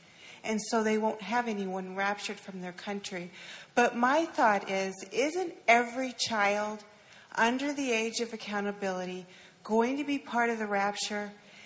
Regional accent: Michigan, United States; I'm here from the Upper Peninsula of Michigan.

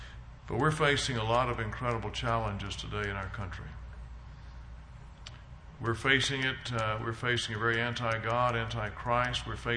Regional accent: the South, United States; Growing up in the South, I never in a gang fight.

